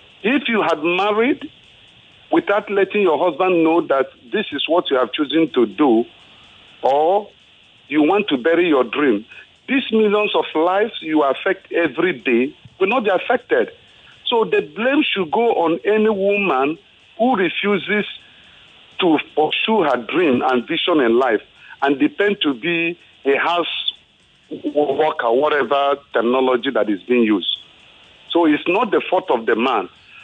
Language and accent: English; South East, Nigeria; I'm from the Igbo extraction.